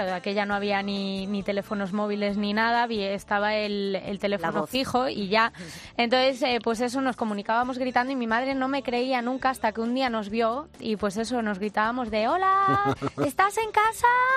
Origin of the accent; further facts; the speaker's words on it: As Pontes de García Rodríguez, Galicia, Spain; now in Madrid, Spain; Pues mira, soy de un pueblo súper bonito, Aspontes de García Rodríguez se llama.